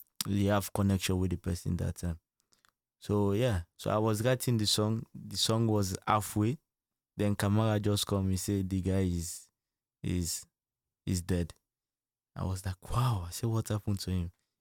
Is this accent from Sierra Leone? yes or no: yes; Sierra Leone; now in Netherlands; Oh, I'm 21 now. And yeah, I'm from Sierra Leone. Yeah, Lion Mountain.